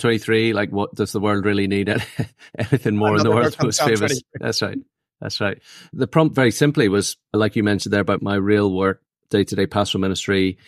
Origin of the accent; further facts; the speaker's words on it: Belfast, Northern Ireland, United Kingdom; also born or lived in United States / Tanzania; I lived in Tanzania till I was 8 and then back to Belfast to work on the accent for 10 years.